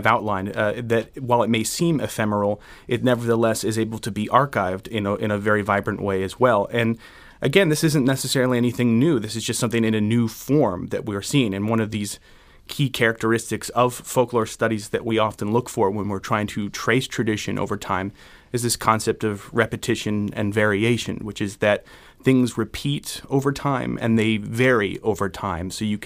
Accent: Maryland, United States; because I'm originally from Maryland myself

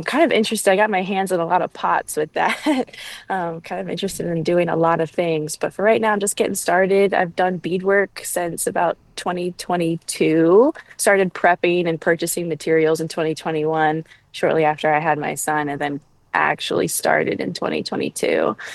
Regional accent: Delaware, United States; So I decided to forego that opportunity and raise my son and plant some roots back in Delaware, my home state. So that's what brought me back here. And so coming back to Delaware was big for me in that I reconnected with a lot of childhood friends that I had known before we moved.

